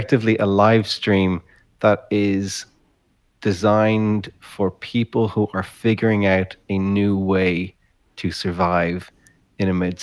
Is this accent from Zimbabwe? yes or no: no; Ireland; accent: Irish; I should put all my Irish accent if this is for the Irish people.